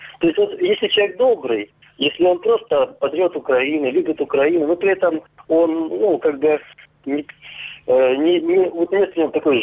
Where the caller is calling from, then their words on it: Luhansk Oblast, Ukraine; first language Russian; Ukrainian is a second language; я з Луганської області. От я хочу сказати про свій опит. Да, я російськомовний, как бы, да, люблю російський язик